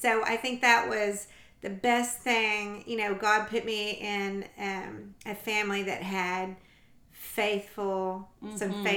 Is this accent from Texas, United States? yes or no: yes; Texas, United States; I'm from a small town in North Texas